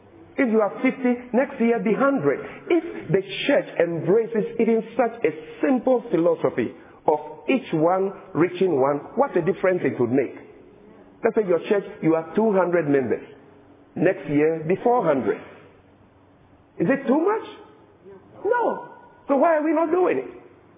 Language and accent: English; Ghana; Adventists in my home country, one city, we are more than 30,000 members in Ghana.